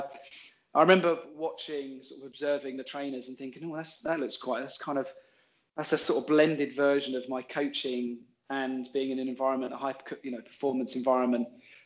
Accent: Tunbridge Wells, South East England, United Kingdom; I grew up playing street hockey as a kid. I'm from Tunbridge Wells.

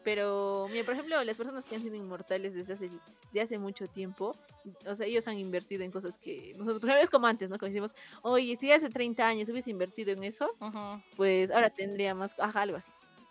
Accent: Cusco, Peru; Es que también me estresaría mucho quedarme en mi pueblito. En mi comunidad. Ay, sí, como si... A quedarme en mi Cusco. Yo amo mucho Cusco

